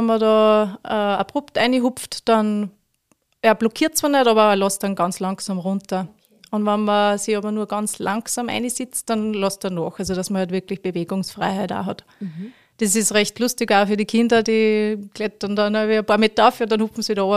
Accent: Gaflenz, Upper Austria, Austria; Ja, ich bin eine gebürtige Gafflenzerin

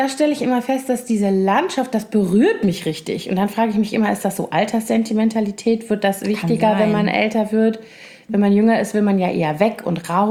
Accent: Rhineland, Germany; now in Berlin, Germany; Also bei mir ist es definitiv auch nicht nur auf meine Heimatstadt beschränkt, sondern erschreckt sich aufs ganze Rheinland.

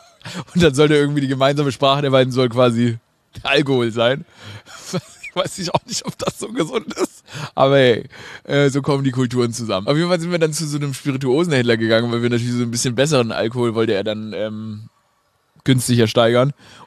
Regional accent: Stuttgart, Baden-Württemberg, Germany; Ich bin in Stuttgart aufgewachsen

